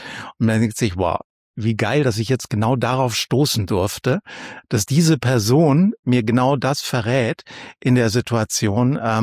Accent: Bavaria, Germany; so als Franke, da ist ein Schlawiner, ist ja jemand, der so ein kleiner Betrüger ist

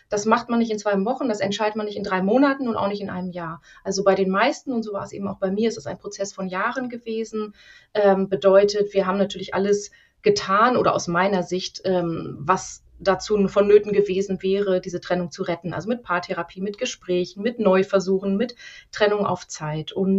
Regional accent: Lower Saxony, Germany; born there; Ja, ich lebe in der Nähe von Hamburg, bin aber gebürtige Niedersächsin aus der Region Hannover.

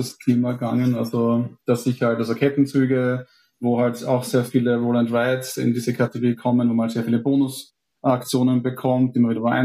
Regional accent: Styria, Austria; ich komme vom Land, also ich bin aufgewachsen in der Steiermark

